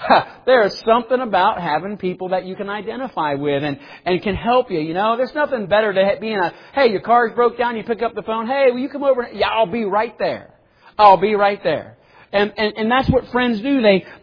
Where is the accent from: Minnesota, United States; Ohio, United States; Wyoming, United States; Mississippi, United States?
Ohio, United States; Blue Ash; and where I grew up in Blue Ash, we were kind of separated, right?